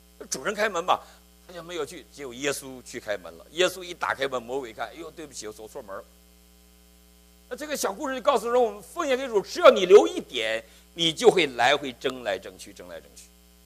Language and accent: Chinese; Northeast China, China; 像我们东北人像那个炕桌一样